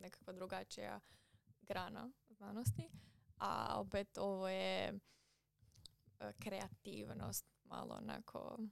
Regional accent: Zaprešić, Zagreb County, Croatia; mi smo iz Zaprešića

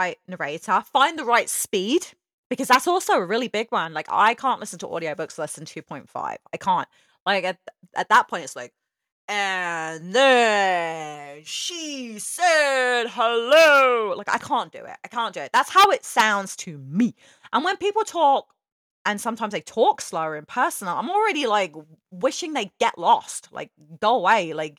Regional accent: England, United Kingdom; because being English, like, we talk really fast.

